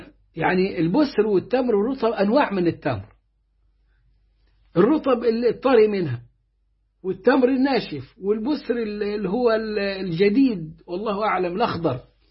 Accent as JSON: {"language": "Arabic", "country": "Egypt", "said": "عندنا حاجة زي النكتة أو الفكاهة بنقول احنا كمصريين"}